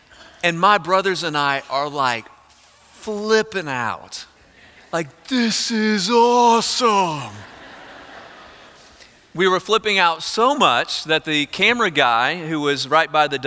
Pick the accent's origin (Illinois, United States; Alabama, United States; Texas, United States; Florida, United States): Texas, United States; I grew up in East Texas, 5 brothers, no sisters, no conflict, right?